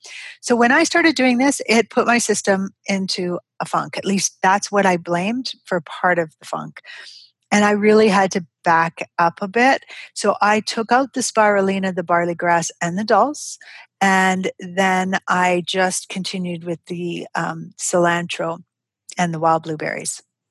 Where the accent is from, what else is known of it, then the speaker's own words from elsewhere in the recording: Canada; So I choose the Canadian whenever I can because, you know, I'm a Canadian gal at heart.